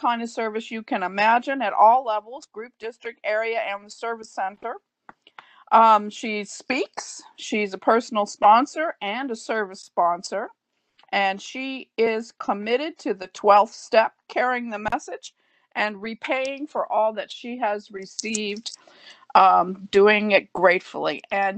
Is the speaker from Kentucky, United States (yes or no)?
yes; Louisville, Kentucky, United States; And for those of you who don't know, my hometown is Louisville, Kentucky. My family is from that region, as is our chairperson, Tom. We're both Louisville people